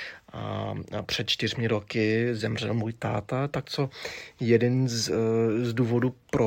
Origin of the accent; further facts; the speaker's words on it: New York, United States; Czech is a second language; já jsem z New Yorku, teda z Velkého jabloka. Já poslouchám tvůj podcast každý týden, abych si procvičil svoji češtinu. Ve skutečnosti můj táta byl z Prahy, on byl Čech